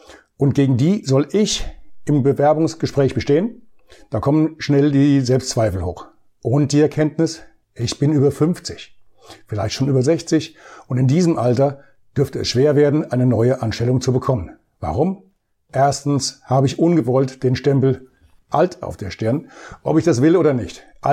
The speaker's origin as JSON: {"language": "German", "town": "Bad Orb", "region": "Hesse", "country": "Germany", "tie": "born or raised there", "said": "starte ich mit meinem Einsatz in einem Lebensmittelmarkt in meiner Heimatstadt Bad Orb."}